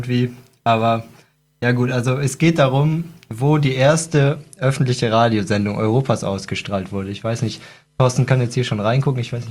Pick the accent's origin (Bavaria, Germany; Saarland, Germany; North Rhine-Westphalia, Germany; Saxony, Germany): North Rhine-Westphalia, Germany; Cologne; ich komme aus Köln, da gibt es ja den Dom.